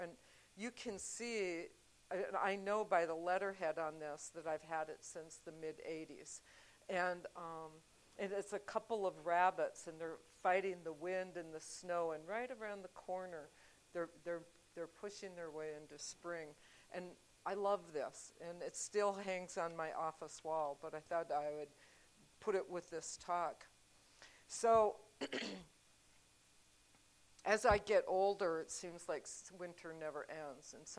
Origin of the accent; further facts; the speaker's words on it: Bemidji, Minnesota, United States; now in North Carolina, United States; but you have to remember I was raised in Bemidji, Minnesota, which is just a couple hundred miles south of the Canadian border.